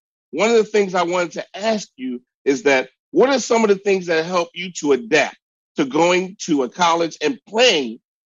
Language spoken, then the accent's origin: English; Baltimore, Maryland, United States; You know, Tyrone grew up in D.C. I grew up in Baltimore.